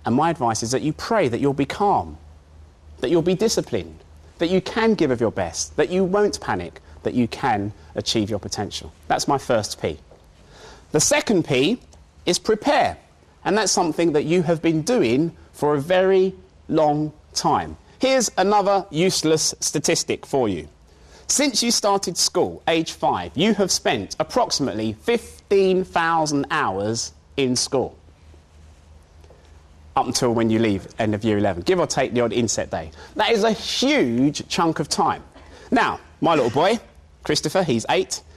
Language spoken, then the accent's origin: English; London, United Kingdom; When I was growing up in East London, two things I wanted to do.